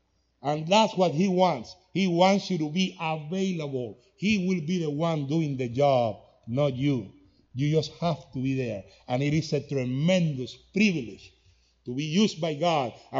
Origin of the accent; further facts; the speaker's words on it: England, United Kingdom; accent: English; now in Burlington, United States; So we are here in America, in Burlington, Kansas, with my heavy English accent, reaching out to Americans too.